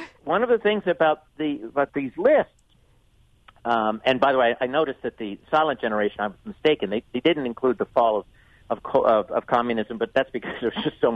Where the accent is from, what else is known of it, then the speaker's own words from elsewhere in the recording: Canada; I grew up in Canada.